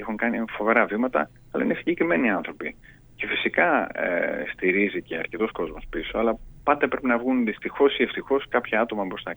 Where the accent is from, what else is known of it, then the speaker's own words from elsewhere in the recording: Heraklion, Crete, Greece; Εγώ κατάγομαι από το Ηράκλειο και υπάρχει ένα αντίστοιχο πρόβλημα εκεί.